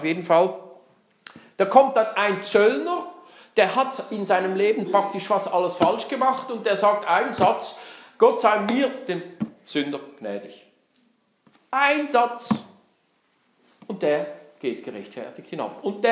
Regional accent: Switzerland; Warum bin ich in der Schweiz groß geworden und nicht in einem indischen Slum?

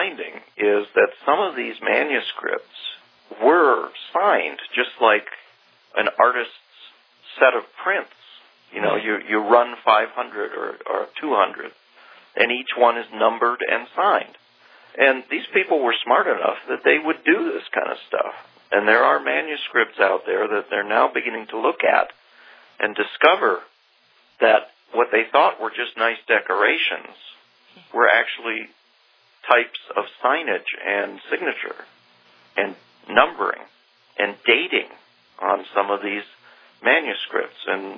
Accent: United States; it was embarrassing, almost as an American to hear the praise

